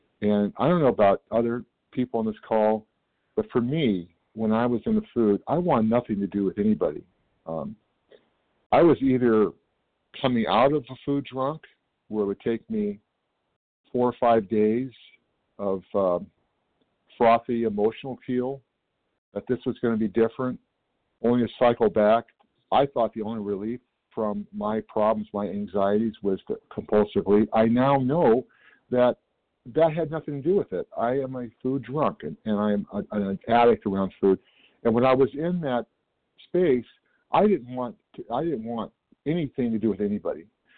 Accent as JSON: {"language": "English", "region": "California", "country": "United States", "said": "Good morning. I'm from California"}